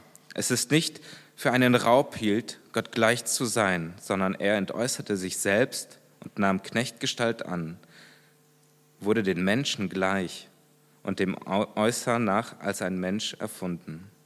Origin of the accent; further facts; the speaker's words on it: North Rhine-Westphalia, Germany; also born or lived in Kyrgyzstan; wir sind dann mit meiner Familie hierher gekommen als Heimkehrer und nach Deutschland. Dann bin ich in Nordrhein-Westfalen groß geworden.